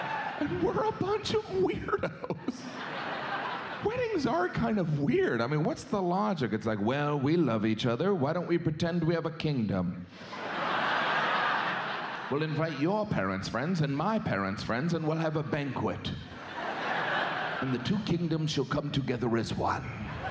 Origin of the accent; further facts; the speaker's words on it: United States; I finished it because I'm American, all right?